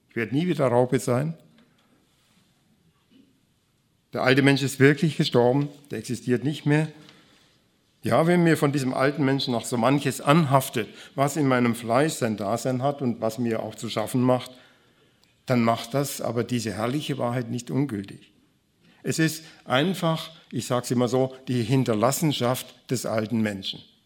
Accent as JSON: {"language": "German", "region": "Bavaria", "country": "Germany", "said": "Ich komme aus dem Allgäu"}